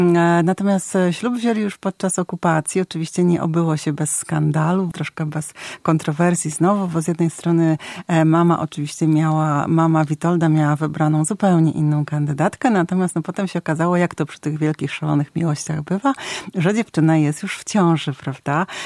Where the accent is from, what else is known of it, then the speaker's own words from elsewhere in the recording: Lower Silesian Voivodeship, Poland; ja akurat pochodzę z Dolnego Śląska